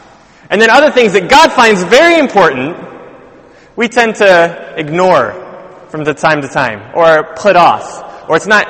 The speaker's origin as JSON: {"language": "English", "region": "London", "country": "United Kingdom", "said": "I come all the way from South London just to come and preach for you guys"}